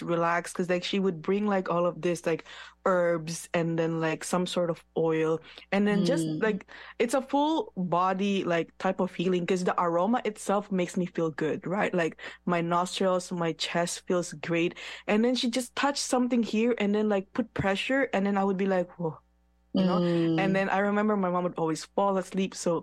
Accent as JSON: {"language": "English", "country": "Philippines", "tie": "born or raised there", "said": "Yeah. I mean, because I grew up in the Philippines. I was born in the Philippines."}